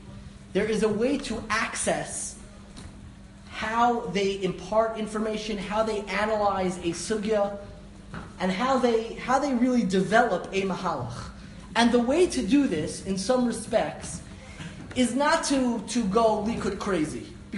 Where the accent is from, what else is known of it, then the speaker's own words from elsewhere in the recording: Five Towns, New York, United States; I'm from the Five Towns too. We were all friends here.